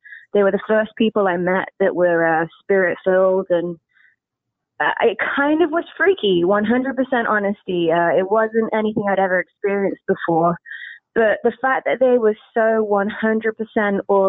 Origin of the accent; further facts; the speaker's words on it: Coventry, West Midlands, United Kingdom; Basically, I grew up in England, a place called Coventry. I kind of knew about Jesus. I grew up in a Church of England church, so it's kind of traditional.